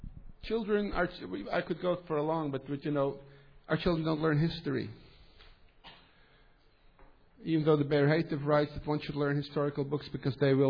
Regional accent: Montreal, Quebec, Canada; I was a boy, I was 16, 17, I grew up in Montreal

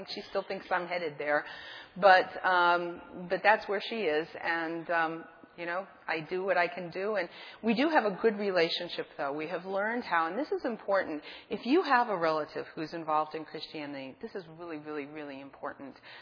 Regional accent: Lakewood, New Jersey, United States; I was born in Lakewood, New Jersey, and no, I wasn't. I'm not from Canada. I'm from the United States, and I spent 10 years there.

